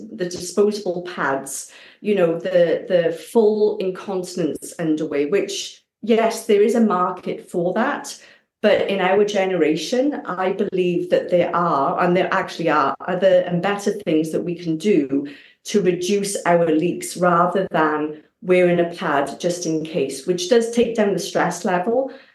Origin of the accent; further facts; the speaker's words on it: Wales, United Kingdom; because I'm from Wales, but Wales didn't make the championship.